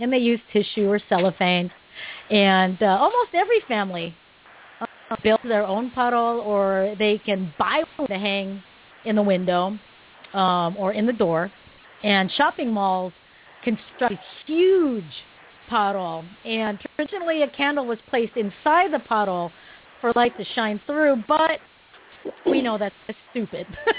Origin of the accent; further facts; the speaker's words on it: Philippines; Now, because I'm Filipino, I'm going to go ahead and start with the Philippines.